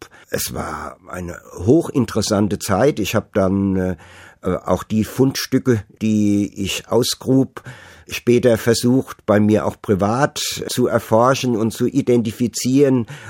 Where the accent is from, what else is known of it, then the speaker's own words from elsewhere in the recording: Mainz, Rhineland-Palatinate, Germany; Ja, Mainz war in den Ende der 40er Jahre zu fast 90% zerstört. Und ich bin in Trümmern groß geworden